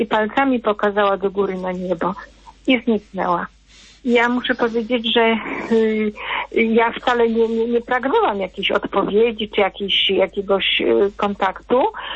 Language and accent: Polish; Warsaw, Masovian Voivodeship, Poland; z Warszawy.